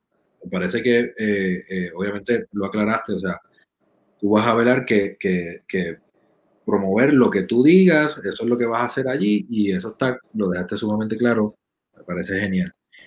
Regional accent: Cabo Rojo, Puerto Rico; Y soy natural de Cabo Rojo, así que represento el área oeste

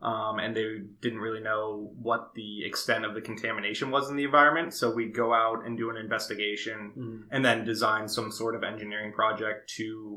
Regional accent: California, United States; I'm from Southern California, as many of you know.

